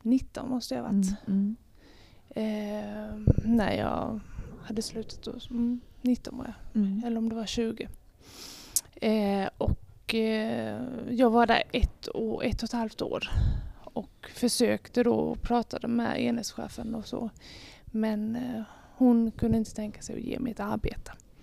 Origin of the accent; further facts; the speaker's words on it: Alvesta, Kronoberg County, Sweden; Nej, jag kommer från Alvesta från början.